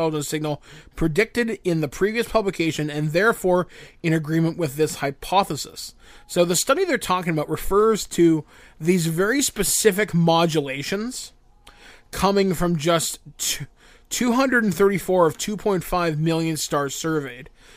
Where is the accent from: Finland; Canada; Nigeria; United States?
Canada; this one comes out of my home country of Canada.